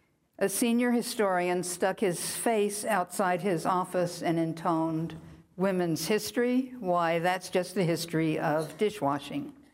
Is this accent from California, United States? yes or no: no; Galveston, Texas, United States; I was born and raised in Galveston, Texas.